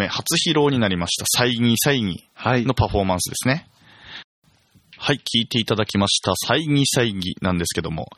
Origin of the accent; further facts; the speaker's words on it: Inakadate, Aomori, Japan; now in Hirosaki, Japan; あの私も今田舎館村出身 で、